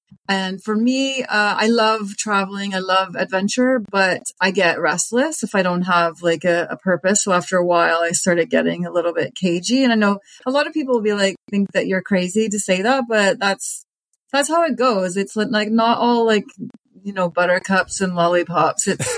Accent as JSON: {"language": "English", "country": "Canada", "said": "I was 35 at the time, so I'm Canadian."}